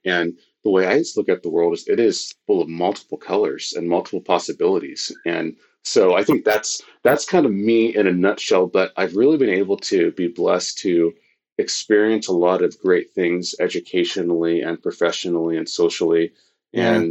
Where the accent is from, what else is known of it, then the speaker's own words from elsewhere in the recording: California, United States; I was born in California and I'm part Black, part white, part Native American. But I grew up with two white parents in a mostly Latino neighborhood with Jewish and Asian best friends.